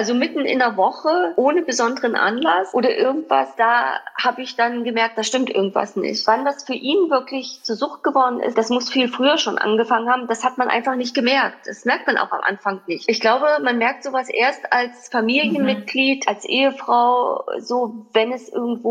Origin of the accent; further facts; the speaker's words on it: East Germany, Germany; wir sind halt in der DDR groß geworden.